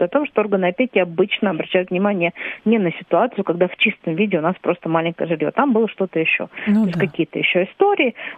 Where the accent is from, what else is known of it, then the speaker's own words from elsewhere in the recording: Latvia; now in Russia; Вот я, как бы, понаехавший человек, там, да, я приехала сюда из Латвии